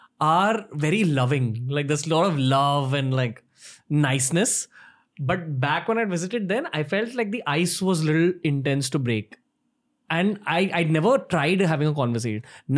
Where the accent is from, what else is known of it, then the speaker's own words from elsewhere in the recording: India; because I'm Indian and I love my country so much, I'm going to take the liberty of saying one negative about our culture